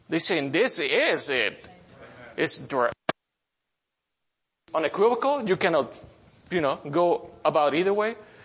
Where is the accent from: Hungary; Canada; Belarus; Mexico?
Mexico; now in United States; I'm not a national. I'm from Mexico.